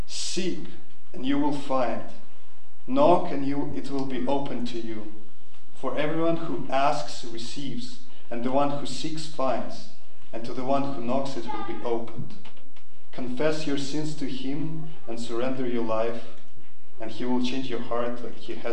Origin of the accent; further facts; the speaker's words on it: Kazakhstan; also born or lived in Minsk, Belarus; I was born in Minsk, Belarus, but then I grew up in Kazakhstan, and shortly after baptized into the Roman Catholic Church, which is popular in that region.